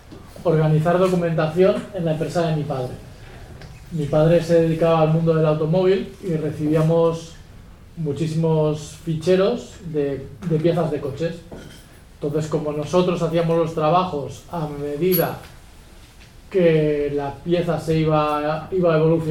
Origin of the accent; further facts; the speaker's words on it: Barcelona, Catalonia, Spain; moved away; yo soy una persona que no he nacido aquí, vengo de Barcelona y llevo viviendo aquí alrededor de unos 15 años más o menos.